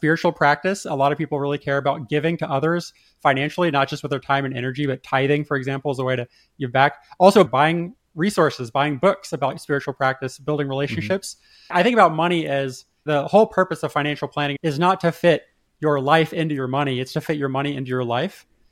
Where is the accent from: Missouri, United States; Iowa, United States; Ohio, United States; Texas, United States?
Texas, United States; I live down in Texas. Yeehaw. I grew up in Texas in a family of engineers.